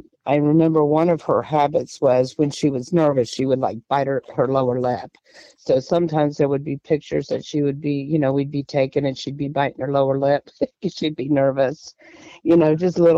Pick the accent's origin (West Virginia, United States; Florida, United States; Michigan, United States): Florida, United States; Tarpon Springs; Tarpon Springs. We grew up in Tarpon Springs.